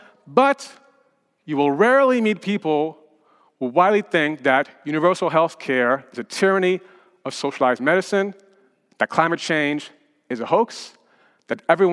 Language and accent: English; Paris, Île-de-France, France; also born or lived in Nairobi, Kenya; My father is Kenyan, my mother is French, from Brittany, the Celtic region of France. And after being born in Nairobi, I grew up in Paris, not very far from the Eiffel Tower, in a multicultural environment, speaking French with my mom and English with my dad.